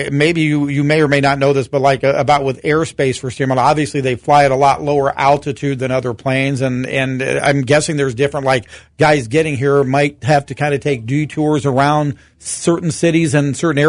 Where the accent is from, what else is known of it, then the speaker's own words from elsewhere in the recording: Galesburg, Illinois, United States; I said, no, I moved there from the Galesburg area.